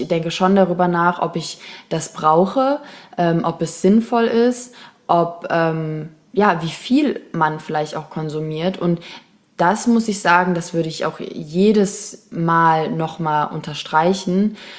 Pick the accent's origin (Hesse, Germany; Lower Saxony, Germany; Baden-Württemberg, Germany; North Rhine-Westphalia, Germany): Hesse, Germany; Kassel; Also ich bin eigentlich aus Kassel